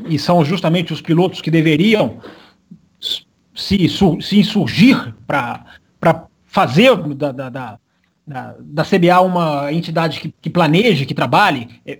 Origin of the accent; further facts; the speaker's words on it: Brazil; porque somos brasileiros, repito, embora sejamos.